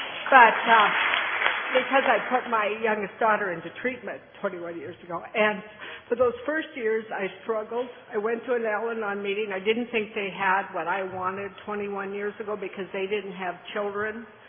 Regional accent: Sturgis, South Dakota, United States; I'm from Sturgis, South Dakota, and my wonderful sponsor's sitting up at the head table.

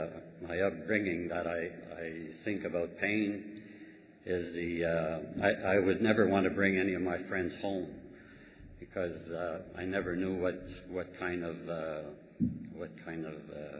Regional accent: Ottawa, Ontario, Canada; I am an alcoholic. I'm from Ottawa, Canada.

